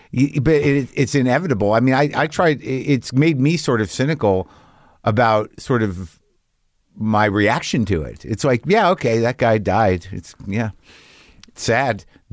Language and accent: English; Albuquerque, New Mexico, United States; Albuquerque. I mean, I knew people did comedy, but I didn't know that there was a process.